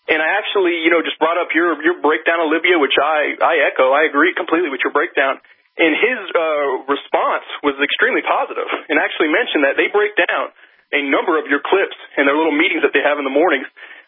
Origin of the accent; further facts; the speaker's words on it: Morocco; now in United States; I'm originally from Morocco, but live here in the States, but been back and forth between here in North Africa for the past few years.